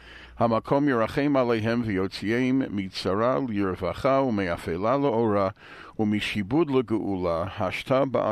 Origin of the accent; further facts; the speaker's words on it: United States; I grew up in the States, as you all know